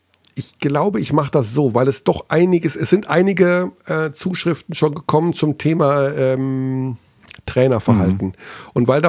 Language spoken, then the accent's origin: German; Hagen, North Rhine-Westphalia, Germany; Wir haben bei uns in Hagen immer früher gesagt